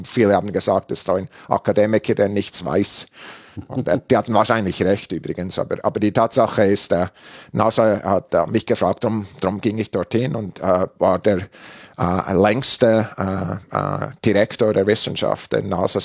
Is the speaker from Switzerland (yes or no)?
yes; Switzerland; Also man hört bei meinem Akzent, ich habe einen Akzent in jeder Sprache, inklusive Deutsch, weil ich in der Schweiz aufgewachsen bin.